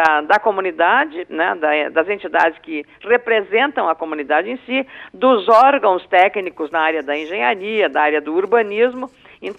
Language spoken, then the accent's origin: Portuguese; Lagoa Vermelha, Rio Grande do Sul, Brazil; born there; como é o caso da cidade onde eu nasci, chamada Lagoa Vermelha.